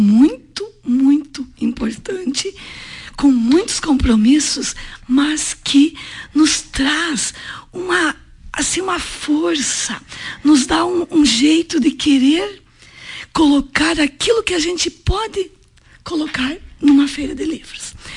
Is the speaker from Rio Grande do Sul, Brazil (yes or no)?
yes; Salto do Jacuí, Rio Grande do Sul, Brazil; uma feira lá de Salto do Jacuí, minha terra, que também morei lá